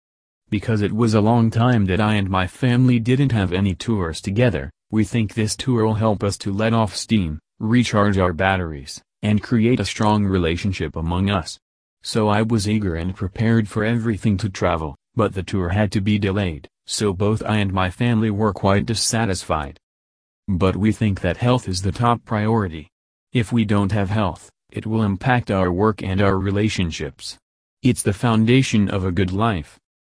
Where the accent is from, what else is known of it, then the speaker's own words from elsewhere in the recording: Vietnam; now in Ho Chi Minh City, Vietnam; I work and live in HCM City, while my parents reside in my hometown, Dong Thap Province, which is about 200 kilometers from HCM City.